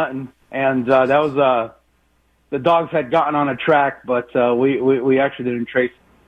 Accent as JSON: {"language": "English", "region": "Rhode Island", "country": "United States", "said": "But I'm originally from Rhode Island, and I listen to you guys all the time."}